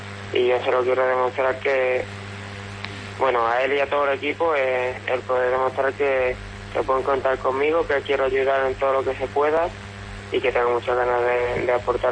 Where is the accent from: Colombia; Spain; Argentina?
Spain; Cádiz, Andalusia; como gaditano